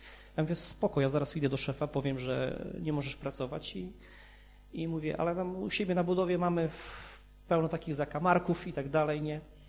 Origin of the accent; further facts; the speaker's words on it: Kętrzyn, Warmian-Masurian Voivodeship, Poland; jestem z Kętrzyna i chciałbym z wami się w ogóle